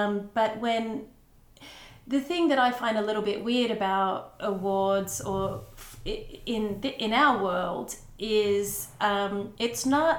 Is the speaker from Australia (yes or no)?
yes; Australia; When I was a little girl growing up in Australia and just loved acting and I loved the movies